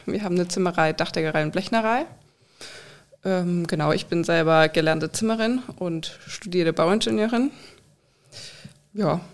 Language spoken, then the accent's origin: German; Baden-Württemberg, Germany